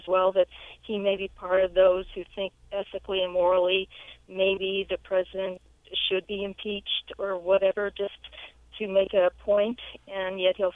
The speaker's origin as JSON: {"language": "English", "town": "Quantico", "region": "Virginia", "country": "United States", "tie": "born or raised there", "also_born_or_lived": "Hawaii / Alaska", "said": "I spent most of my life as a military dependent growing up in Quantico, Virginia, and up and down the East Coast, ultimately to Hawaii and Alaska."}